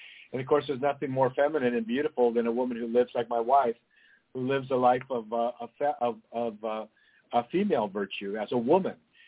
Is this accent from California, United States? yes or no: yes; Santa Cruz, California, United States; Well, I was raised in Santa Cruz, California